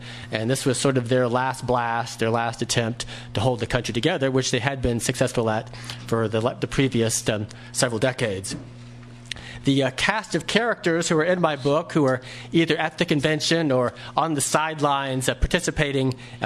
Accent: District of Columbia, United States; growing up in the Washington area, often walking down Pennsylvania Avenue near the White House by the old Willard Hotel

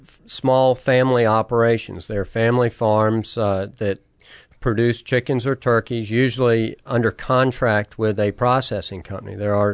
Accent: Richmond, Virginia, United States; I grew up in the Richmond area and went to Washington Lee University, and then spent 5 years working in Washington, D.C.

